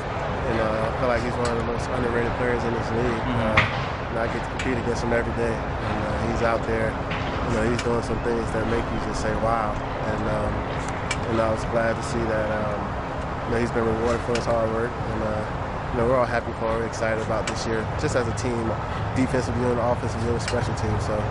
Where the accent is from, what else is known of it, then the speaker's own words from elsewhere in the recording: Miami, Florida, United States; Definitely, but you know, I'm from Miami, so this feels good to me.